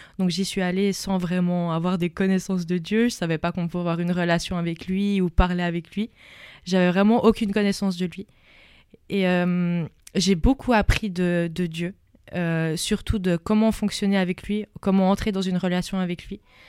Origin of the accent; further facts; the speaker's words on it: Switzerland; j'ai 22 ans, je viens de la Suisse. Alors moi, j'ai grandi avec des parents qui étaient non chrétiens.